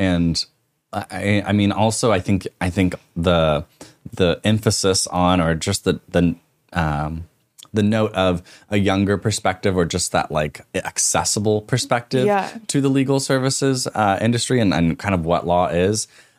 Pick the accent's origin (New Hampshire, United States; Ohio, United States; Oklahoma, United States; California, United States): Oklahoma, United States; Tulsa; I grew up here in Tulsa and you grew up in BA.